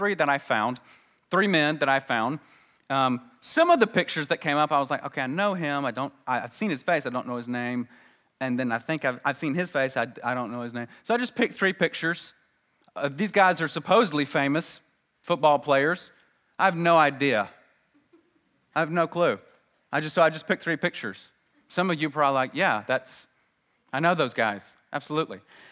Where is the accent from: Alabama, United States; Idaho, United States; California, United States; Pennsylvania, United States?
Alabama, United States; born there; I was born here in Alabama, as a lot of you were.